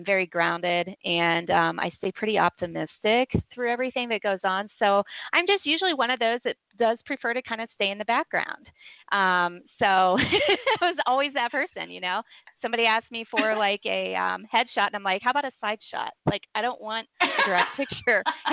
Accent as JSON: {"language": "English", "town": "Wooster", "region": "Ohio", "country": "United States", "tie": "born or raised there", "said": "started off in my hometown of Worcester, Ohio, which is about 2 hours north of Columbus."}